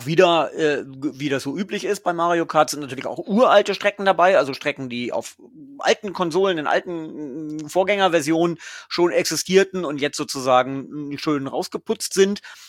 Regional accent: Lower Saxony, Germany; also born or lived in Cologne; Ich bin Niedersachse.

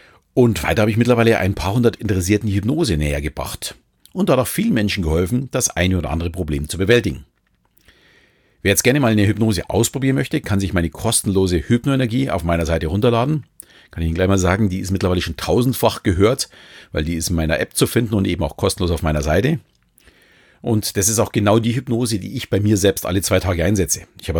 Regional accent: Munich, Bavaria, Germany; fühle mich, auch wenn ich mittlerweile mit meiner Familie etwas außerhalb wohne, noch als echter Münchner. Geboren und aufgewachsen in der bayerischen Landeshauptstadt und auch beruflich bin ich immer in meiner Heimat geblieben.

